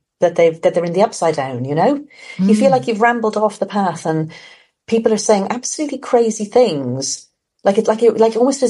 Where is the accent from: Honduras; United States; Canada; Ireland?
Ireland; obviously I'm Irish, she's Irish too.